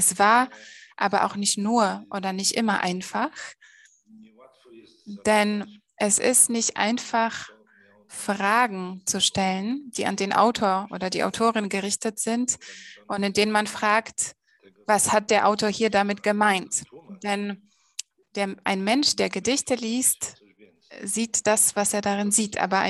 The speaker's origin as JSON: {"language": "German", "country": "Poland", "said": "In vielen Ländern, nicht nur in Polen, wo ich herkomme."}